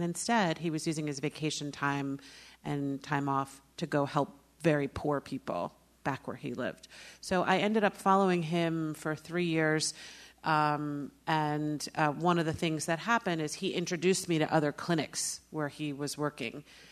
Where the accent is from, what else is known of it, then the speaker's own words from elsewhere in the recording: New York City, New York, United States; Even though I'm from New York City, I was born in Brooklyn